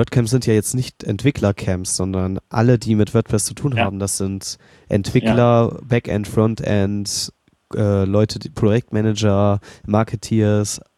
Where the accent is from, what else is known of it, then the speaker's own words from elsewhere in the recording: Berlin, Germany; Also ich bin Berliner.